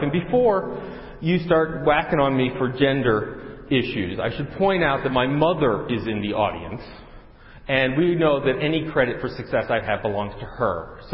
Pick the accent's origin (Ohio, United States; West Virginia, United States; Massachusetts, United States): Ohio, United States; Cincinnati; I grew up in Cincinnati, by the way, so this is like hometown. I went to my high school reunion on Friday.